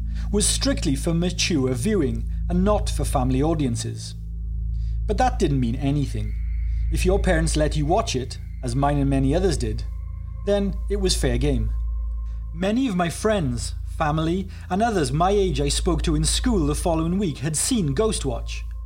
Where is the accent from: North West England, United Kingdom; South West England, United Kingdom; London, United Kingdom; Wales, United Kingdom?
Wales, United Kingdom; Stephen Volk, the writer of the show, hails from my hometown in Wales.